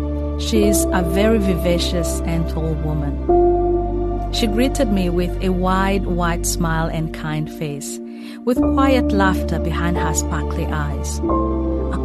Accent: Western Province, Rwanda; moved away; The last place I was when I left my home country 30 years ago.

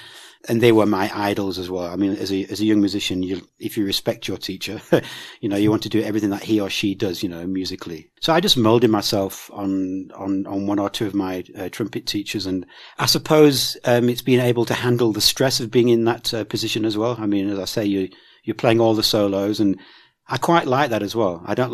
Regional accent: United Kingdom; moved away as an adult; I'm British. My wife's Australian.

